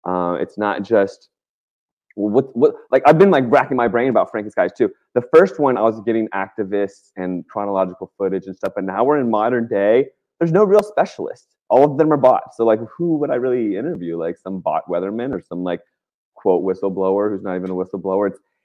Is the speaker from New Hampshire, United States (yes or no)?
no; Virginia, United States; because I grew up in Virginia, right?